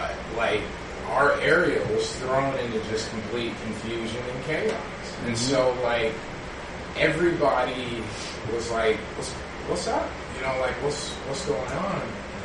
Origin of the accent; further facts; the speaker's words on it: Washington, United States; I'm from Skagit County in Washington State